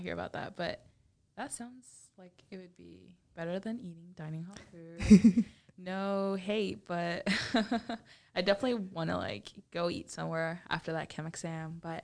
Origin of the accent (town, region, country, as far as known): Houston, Texas, United States; English is a second language